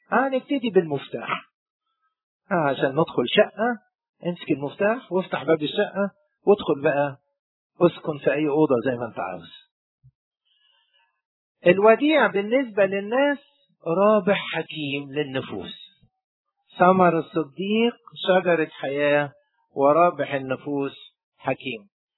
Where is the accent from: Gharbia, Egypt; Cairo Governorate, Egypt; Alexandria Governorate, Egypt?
Gharbia, Egypt; Tanta; عندنا في طنطا